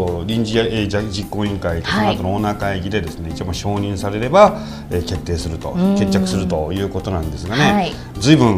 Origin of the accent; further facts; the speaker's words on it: Fukuoka, Japan; やっぱり私地元が福岡なんで、昔野球のチームがなくなった経験があるんですね。